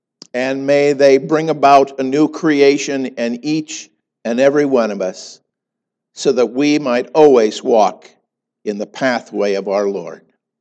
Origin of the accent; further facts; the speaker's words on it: Sioux Falls, South Dakota, United States; my church that I grew up in Sioux Falls, South Dakota